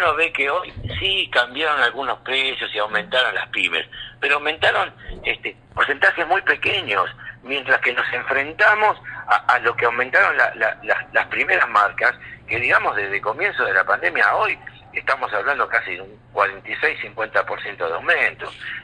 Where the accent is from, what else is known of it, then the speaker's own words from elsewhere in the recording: Morón, Buenos Aires Province, Argentina; como en mi pueblo de Morón, como en Buenos Aires